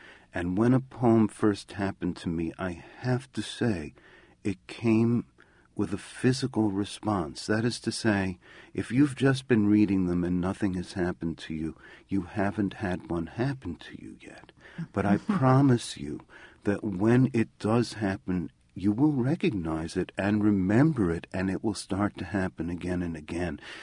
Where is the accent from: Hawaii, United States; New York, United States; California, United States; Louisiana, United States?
New York, United States; Queens; I grew up in Bayside, Queens. Neither of our families were literary